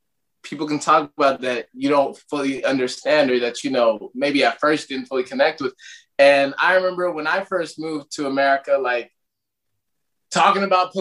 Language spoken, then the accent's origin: English; Ireland; accent: Irish; moved away; me and my brother, about, like, growing up in Ireland. And he's like, can you still, like, do you ever think, because we used to have, like, thick accents when we moved here